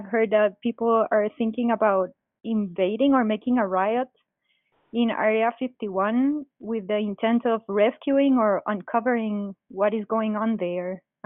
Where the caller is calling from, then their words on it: Guatemala; I'm calling from Guatemala.